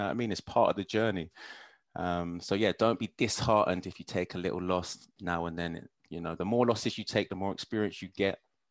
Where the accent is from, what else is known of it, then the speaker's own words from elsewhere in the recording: Luton, East of England, United Kingdom; moved away as an adult; now in London, United Kingdom; I came from Luton when, you know, I pretty much reached the end of what I can do. You know, it's one path or the other path. So I moved to London to just try anything new.